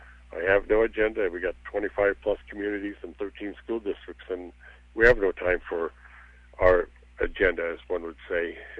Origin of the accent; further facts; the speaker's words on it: Haines, Alaska, United States; being a commercial fisherman and born and raised in Haines